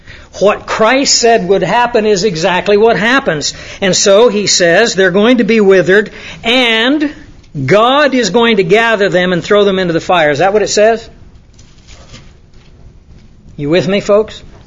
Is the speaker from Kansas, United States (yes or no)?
yes; Kansas, United States; You know, I grew up in Kansas, and they have a lot of corn and wheat fields in Kansas.